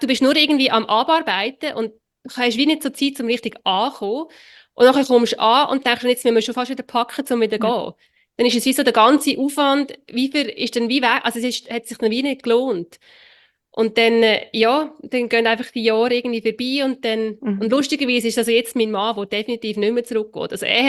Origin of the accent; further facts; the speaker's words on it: Switzerland; wo ich einfach als Schweizerin nicht will können verstehen